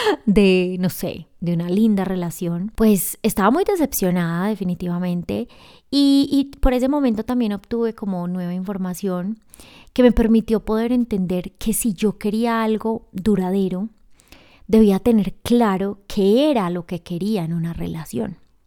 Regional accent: Colombia; soy de Colombia y me encanta bailar.

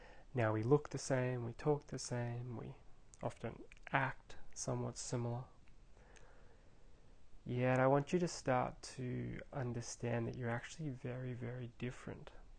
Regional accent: Australia; I'm from Australia

